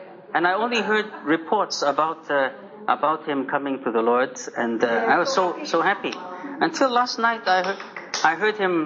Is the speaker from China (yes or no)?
yes; China; I was born in China. I grew up in China under the communists. I lived for many, several years, 7 years under the communists.